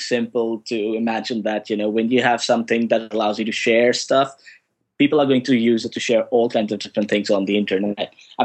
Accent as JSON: {"language": "English", "country": "India", "said": "Like right now, I'm sitting in Norway, in Oslo. I'm from India"}